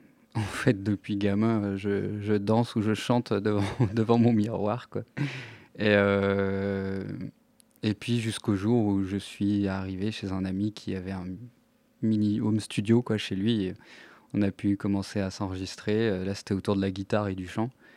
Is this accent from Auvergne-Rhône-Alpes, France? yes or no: yes; Auvergne-Rhône-Alpes, France; Vu que je venais de l'Isère, c'était celle locale, donc avec Radio Scoop.